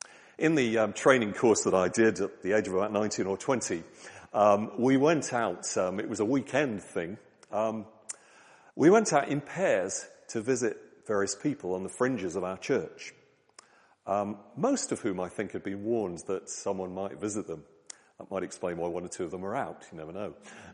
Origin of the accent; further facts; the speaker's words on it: Lowestoft, East of England, United Kingdom; I grew up in Lowestoft, in Suffolk.